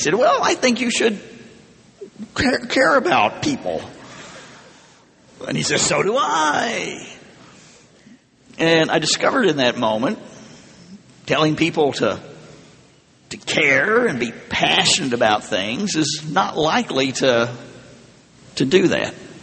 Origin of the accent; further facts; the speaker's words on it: Arkansas, United States; I'm a theologian and I'm from Arkansas.